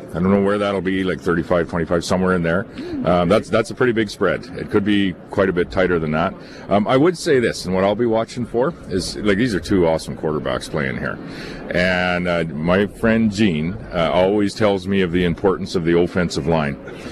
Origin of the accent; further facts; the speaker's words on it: Shellbrook, Saskatchewan, Canada; what I remember living 4 hours north of Regina is